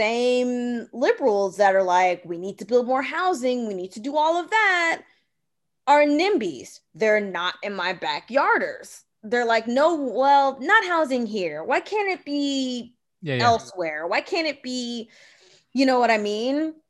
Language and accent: English; Texas, United States; growing up in Texas and still and having friends that are conservative or libertarian, I can understand their concerns.